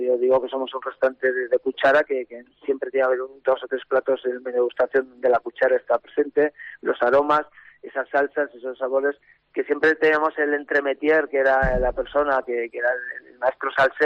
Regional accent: Ponzano, Aragon, Spain; yo es que soy de Somontano, yo soy un pueblo somontano, de Ponzano, ¿no?

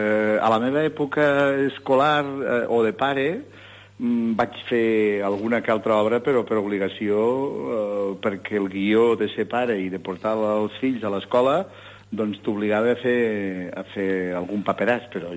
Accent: Balaguer, Catalonia, Spain; born there; Jo vaig néixer a Balaguer l'any 56.

